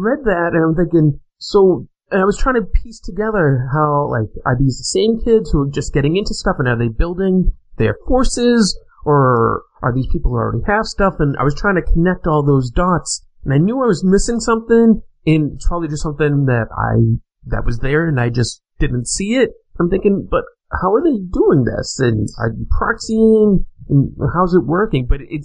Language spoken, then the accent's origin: English; Virginia, United States; but the state that I reside in, Massachusetts. I'm actually from Virginia. I was born down there